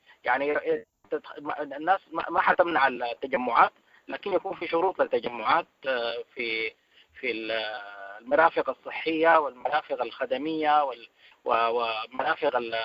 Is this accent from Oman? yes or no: no; Sudan; نحن أصلا كسودانيين